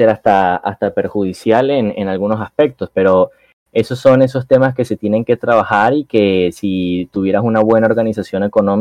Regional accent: Venezuela; la verdad en mi país aquí Venezuela

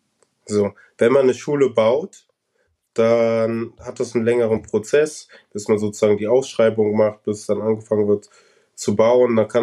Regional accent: North Rhine-Westphalia, Germany; now in Nuremberg, Germany; ich komme ja aus NRW, da sind andere Städte noch schlimmer dran, definitiv.

